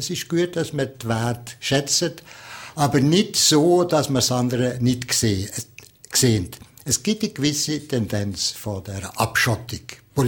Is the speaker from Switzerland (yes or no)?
yes; Valais, Switzerland; Ich denke, wir sind so reich, ich meine jetzt nicht nur als Walliser